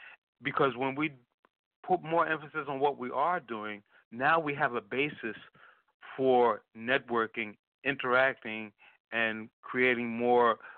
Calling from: Stone Mountain, Georgia, United States; I'm calling from Stone Mountain, Georgia.

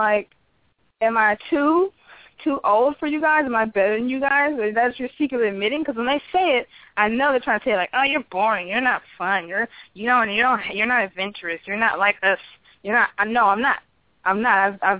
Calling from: St. Louis, Missouri, United States; from St. Louis.

